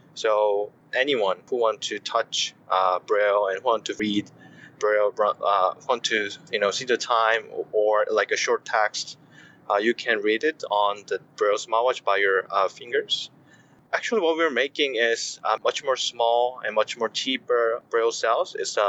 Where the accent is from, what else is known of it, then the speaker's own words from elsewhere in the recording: South Korea; moved away as an adult; I'm from South Korea. I graduated high school in South Korea, and then I went to the University of Washington in Seattle.